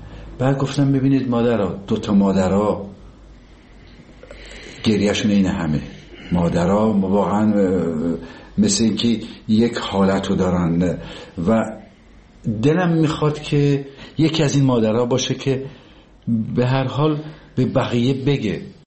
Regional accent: Tabriz, East Azerbaijan, Iran; دیدیم ما که بچه تبریز هستیم، کوفته تبریزی

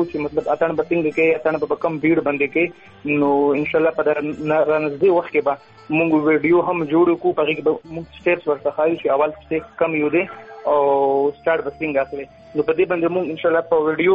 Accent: Khyber Pakhtunkhwa, Pakistan; زه قبایل یم د وزیرستان یم

